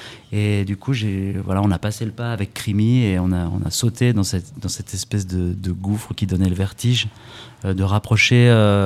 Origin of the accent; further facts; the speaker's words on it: France; born there; j'ai aucune honte à chanter en sicilien alors que j'habite en France et que je suis né en France